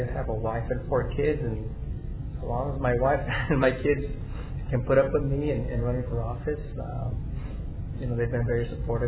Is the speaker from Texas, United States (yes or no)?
no; Somerton, Arizona, United States; And I'm from Somerton, and Somerton is a small town, a city.